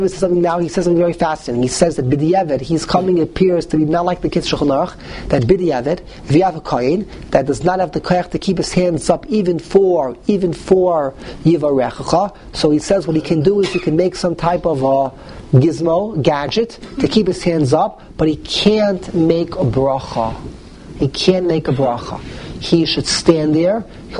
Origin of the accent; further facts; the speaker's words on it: New York, United States; I grew up in the Lower East Side. I was used to hearing one particular nigun, and then I came to Flatbush.